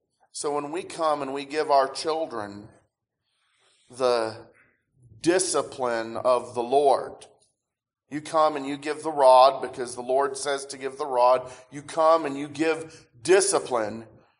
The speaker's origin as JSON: {"language": "English", "region": "Michigan", "country": "United States", "tie": "born or raised there", "said": "I'll tell you, I grew up in Michigan."}